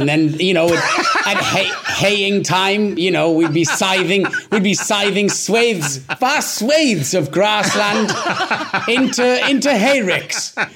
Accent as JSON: {"language": "English", "region": "Wales", "country": "United Kingdom", "first_language": "Welsh", "second_language": "English", "said": "I feel, especially because Welsh was my first language growing up, and the language itself, as I watch my parents who fought and campaigned incredibly for the language to survive, it was in danger."}